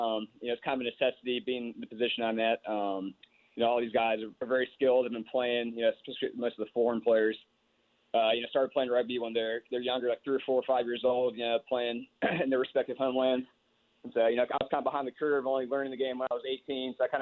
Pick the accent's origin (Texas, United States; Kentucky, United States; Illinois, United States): Texas, United States; Dallas; I'm from Dallas originally, so I'm a Cowboys fan, admittedly.